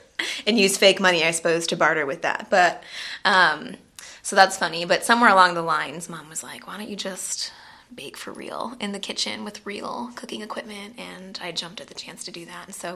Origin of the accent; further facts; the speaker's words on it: Phoenix, Arizona, United States; born there; I've lived in Tempe, I now live in Gilbert, and I've lived in Phoenix, so I know the valley well. I was born in Good Sam Hospital downtown.